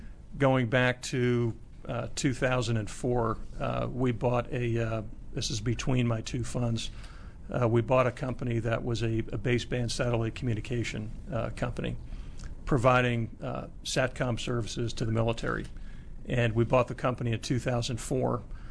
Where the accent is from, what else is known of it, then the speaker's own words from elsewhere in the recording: Scotch Plains, New Jersey, United States; Scotch Plains, New Jersey.